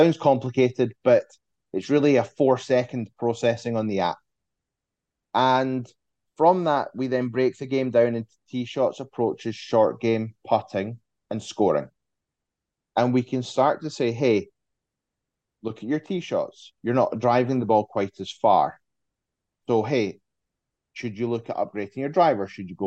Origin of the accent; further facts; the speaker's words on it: Scotland, United Kingdom; it's funny, we like, being Scottish, we love to play golf quickly.